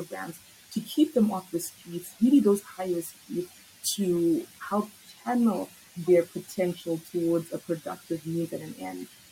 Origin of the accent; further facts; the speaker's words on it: Zimbabwe; I'm from Zimbabwe